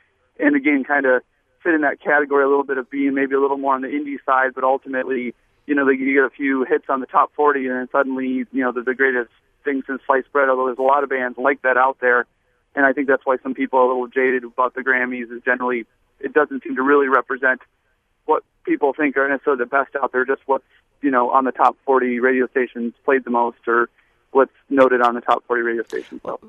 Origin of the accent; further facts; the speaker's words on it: Chippewa Falls, Wisconsin, United States; Just the one point would be like bands great, like … I'm actually from Chippewa Falls, knew some of the people that were in his old band